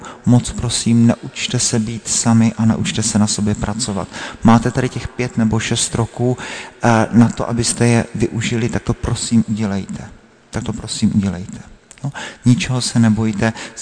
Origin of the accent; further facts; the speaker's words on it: South Moravian Region, Czechia; já pocházím z Jižní Moravy, tak to, že jo, je úplně jinak dané.